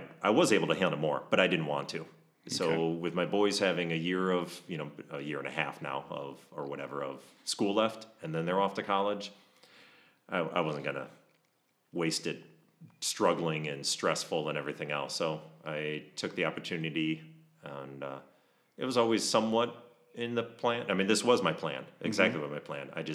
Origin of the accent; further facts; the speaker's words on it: Illinois, United States; So I grew up in Illinois. I went to Iowa State, actually, which is where I met my wife.